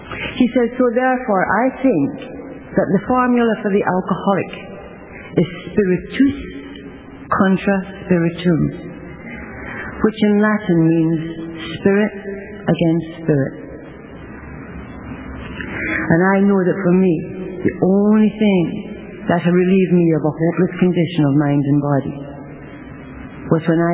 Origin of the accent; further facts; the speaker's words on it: Scotland, United Kingdom; born there; I was born in Scotland and my parents were Irish.